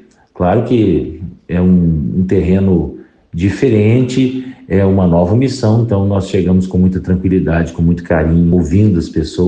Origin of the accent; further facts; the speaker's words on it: Lavras, Minas Gerais, Brazil; permanecer na minha cidade natal, para mim foi uma escola. Estar na paróquia de Santana, estar em Lavras, foi uma escola para minha vida.